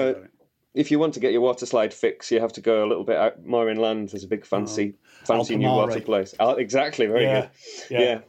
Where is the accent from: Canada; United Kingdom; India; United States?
United Kingdom; Wakefield, Yorkshire and the Humber; I grew up in Wakefield, which is about as far from the sea as you can get in the north of England. It's right in the middle.